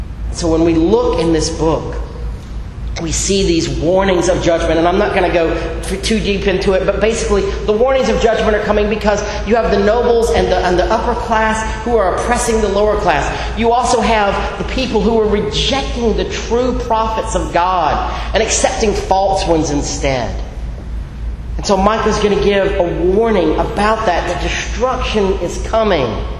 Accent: Myrtle Beach, South Carolina, United States; there is a town outside of my hometown of Myrtle Beach, South Carolina, 30 miles outside.

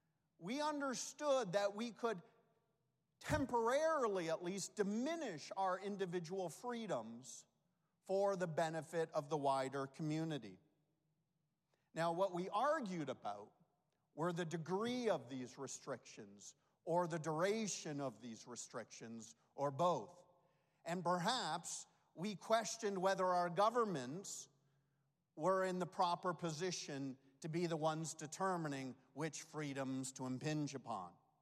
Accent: Canada; I realize we're here in the Bahamas, and I'm Canadian

